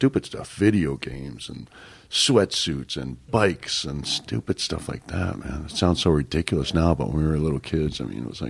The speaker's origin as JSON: {"language": "English", "town": "San Francisco", "region": "California", "country": "United States", "tie": "born or raised there", "said": "I grew up a lot in San Francisco, and I was a huge 49ers fan."}